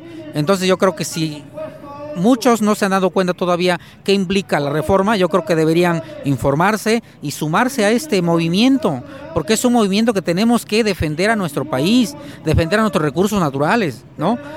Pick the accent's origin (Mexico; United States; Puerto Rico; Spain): Mexico; nosotros sí somos de México porque nacimos aquí, nuestros legados ancestrales son de acá.